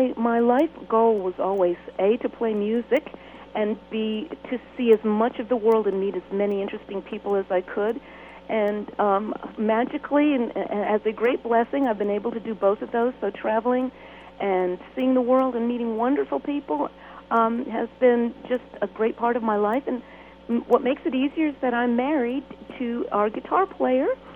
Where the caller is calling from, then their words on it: North Carolina, United States; I am way up in the mountains of North Carolina. If you can picture where Boone is